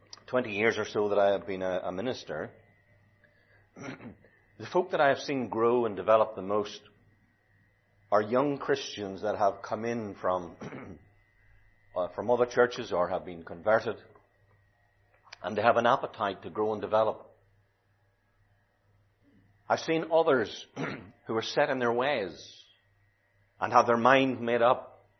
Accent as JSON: {"language": "English", "region": "Northern Ireland", "country": "United Kingdom", "said": "I was amazed coming from Northern Ireland about some of the things that I had a dislike of."}